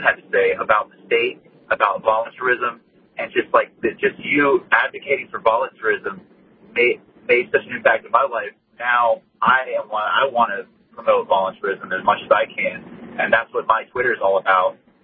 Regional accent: Florida, United States; This is growing up in Florida, in Palm Beach County, just on AM radio.

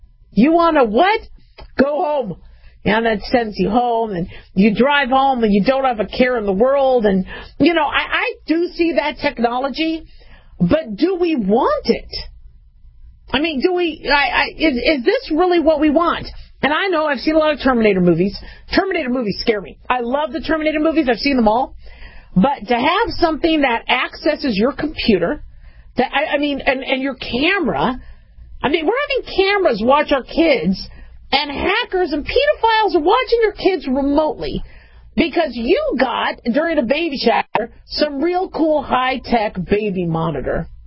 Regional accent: Arizona, United States; I grew up in Arizona and would have monsoon. Then the power would go out in the middle of the summer.

